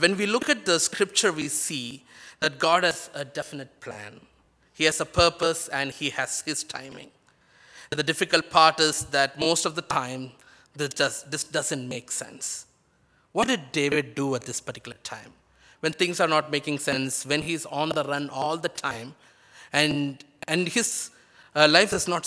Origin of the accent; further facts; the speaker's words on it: India; I come from India, and in India, the percentage of Christianity is probably only 2%.